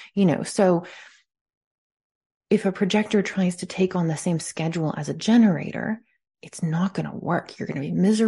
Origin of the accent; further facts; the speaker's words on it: California, United States; I don't know if it's because I grew up in California or if just because I work indoors.